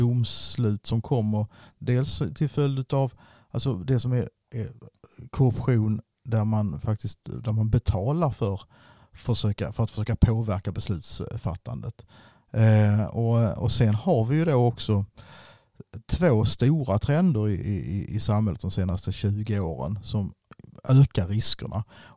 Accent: Skåne, Sweden; now in Stockholm, Sweden; Man hade helst varit på hemmaplan hemma i Skåne, men så är det ibland.

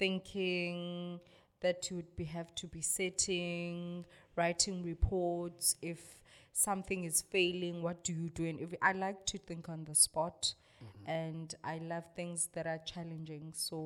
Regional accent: Eastern Cape, South Africa; now in Cape Town, South Africa; I'm originally from the Eastern Cape. Came to Cape Town to study.

